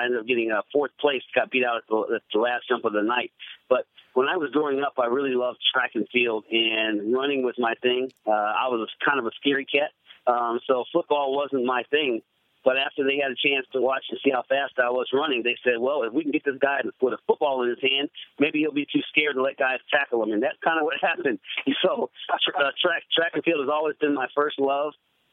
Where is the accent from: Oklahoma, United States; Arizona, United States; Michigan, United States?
Arizona, United States; Tucson; also born or lived in Trenton, New Jersey; originally I'm from Trenton, New Jersey, but made our way out to the Tucson, Arizona area when my father was stationed in the service, and finished high school and college there